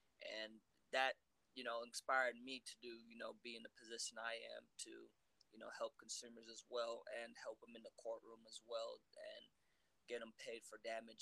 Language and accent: English; Salt Lake City, Utah, United States; also born or lived in Kenya; So I was originally born in Kenya, but I grew up in, we can say per se, Utah, Salt Lake City, Utah.